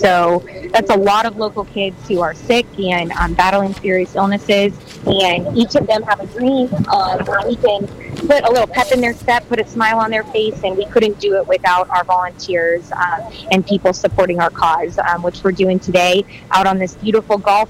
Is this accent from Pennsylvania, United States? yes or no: no; St. Petersburg, Florida, United States; So I was born and raised in St. Pete. I went to St. Pete High